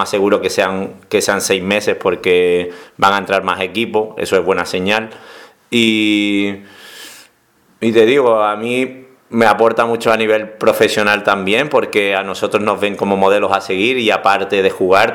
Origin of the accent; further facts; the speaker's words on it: Seville, Andalusia, Spain; moved away; also born or lived in Zaragoza; me doy cuenta de que echo de menos mucho Sevilla y mi gente, pero soy un andaluz raro, que me gusta mucho estar fuera.